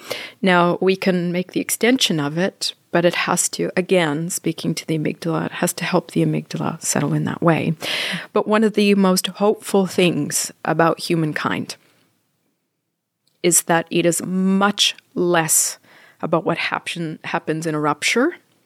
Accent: Canada; And when I first got married to my husband, who's Italian, I'm Canadian. Canadians say sorry about everything.

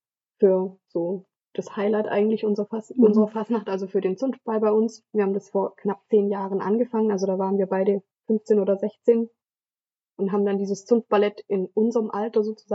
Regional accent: Donaueschingen, Baden-Württemberg, Germany; Ich glaube, den Begriff gibt es bei uns in Donaueschingen nicht so unbedingt.

